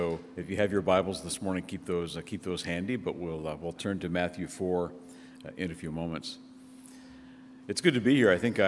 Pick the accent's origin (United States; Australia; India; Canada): Canada; because I grew up here in Canada